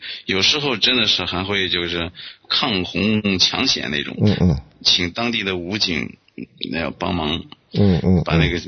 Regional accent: China; 我就是从小从黄河边长大的。

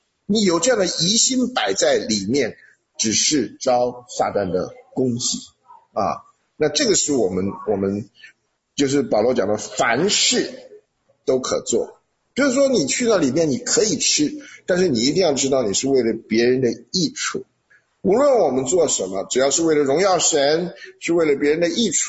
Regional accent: Taiwan; 这个我们从台湾来，我们知道的很清楚，那个邪灵是非常猖獗的

